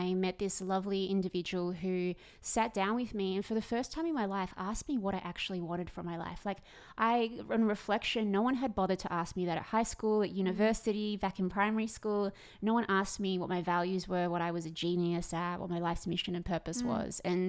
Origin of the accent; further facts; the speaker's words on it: Australia; I come from the land down under.